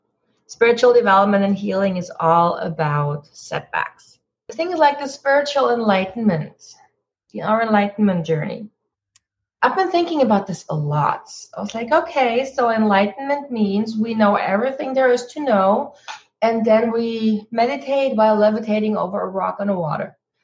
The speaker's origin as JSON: {"language": "English", "country": "Germany", "tie": "born or raised there", "second_language": "English", "said": "I grew up in Germany, where spirituality was not very talked about. It was still very religious."}